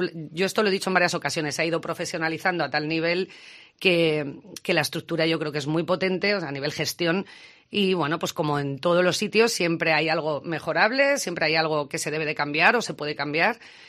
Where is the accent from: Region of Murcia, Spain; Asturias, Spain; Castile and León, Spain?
Castile and León, Spain; León; porque somos leoneses, y porque somos de León